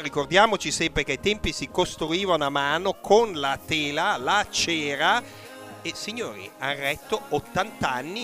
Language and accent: Italian; Trentino-Alto Adige, Italy; vengo dal Trentino